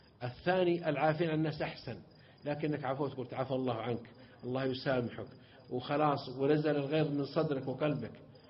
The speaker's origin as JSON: {"language": "Arabic", "region": "southern Saudi Arabia", "country": "Saudi Arabia"}